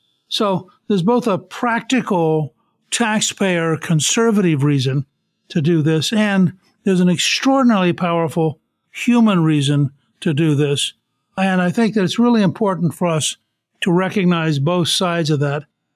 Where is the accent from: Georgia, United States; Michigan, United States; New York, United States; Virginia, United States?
Georgia, United States; to my delight, my home state governor from Georgia, Governor Nathan Deal, gave the keynote address.